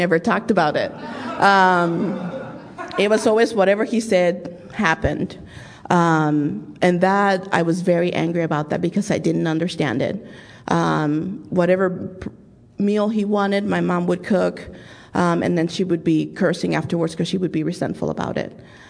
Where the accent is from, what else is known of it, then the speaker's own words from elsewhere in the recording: Dominican Republic; born there; English is a second language; And you may hear a little bit of an accent. I was born in the Dominican Republic.